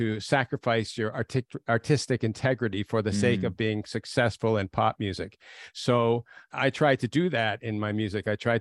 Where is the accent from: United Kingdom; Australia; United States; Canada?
Canada; Toronto, Ontario; I grew up in Toronto. And I grew up in a very secular environment, not religious at all.